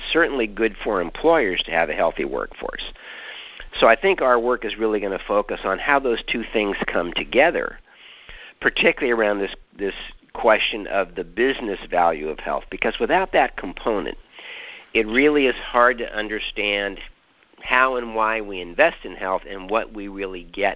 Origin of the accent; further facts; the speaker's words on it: California, United States; growing up in California from the standpoint of working in workers' comp